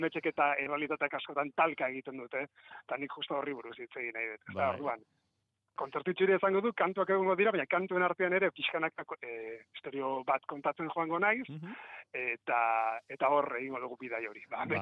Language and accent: Basque; Hernani, Basque Country, Spain; nire herrian Hernanin eskainalizatea estrenaldia, jende ezagun pili bat horriko